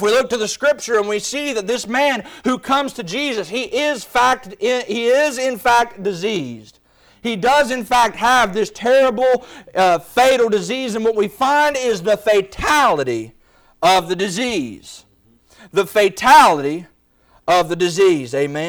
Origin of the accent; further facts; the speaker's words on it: West Virginia, United States; and I'm from West Virginia, so I have to have a dictionary when I'm reading my Bible